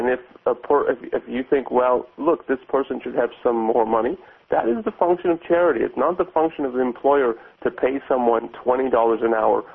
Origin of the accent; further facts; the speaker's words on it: Canada; in other countries, I'm from Canada, I've been in this kind of situation.